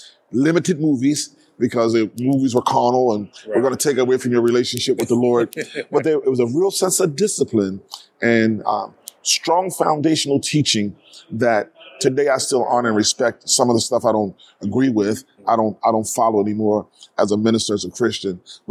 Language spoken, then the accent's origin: English; Baltimore, Maryland, United States; The Inner Harbor, when I grew up in Baltimore, was a place where we could go on weekdays and crab and get fish and do those other kinds of things.